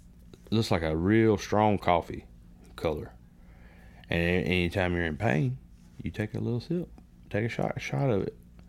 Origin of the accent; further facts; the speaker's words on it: Wales, United Kingdom; No. I'm Welsh. 63%.